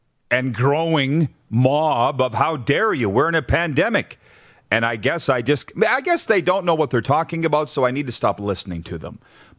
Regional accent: Western Canada, Canada; But we're not. We're Western Canadian folk out here on an exciting day.

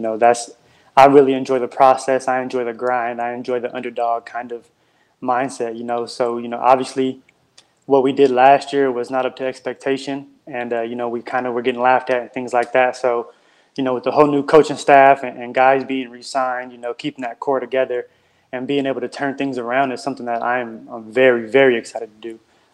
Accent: Seattle, Washington, United States; now in Vancouver, California, United States; I love being in Vancouver. I was born and raised in Seattle, you know, so I'm 3 hours north of where I was born and raised and, you know, where most of my family is at.

